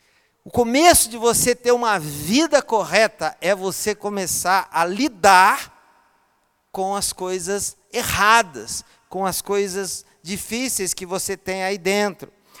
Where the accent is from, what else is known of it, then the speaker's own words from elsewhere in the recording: Piratininga, São Paulo, Brazil; quando eu era a criança, lá em Piratininga, onde eu fui criado.